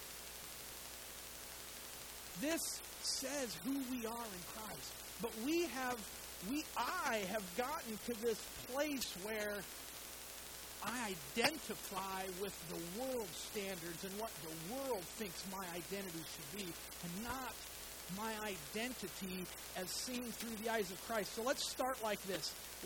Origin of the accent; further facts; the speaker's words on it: Oregon, United States; also born or lived in Texas; I was born in Texas, but I grew up in Oregon. I've lived virtually my whole life on the West Coast.